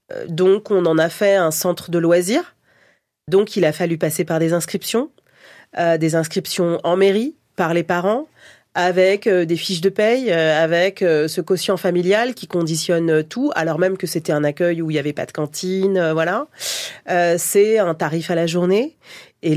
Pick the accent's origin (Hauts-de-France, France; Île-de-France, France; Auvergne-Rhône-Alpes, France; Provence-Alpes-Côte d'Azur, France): Île-de-France, France; Longjumeau; même si à Longjumeau, là où j'ai grandi, tout ça n'existe plus.